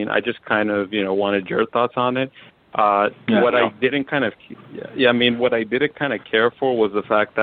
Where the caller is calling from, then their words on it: Queens, New York, United States; I'm calling from Queens, New York.